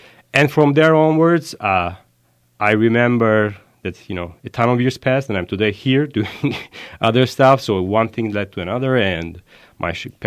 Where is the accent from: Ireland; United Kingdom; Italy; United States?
Italy; I'm originally coming from Italy, as you know.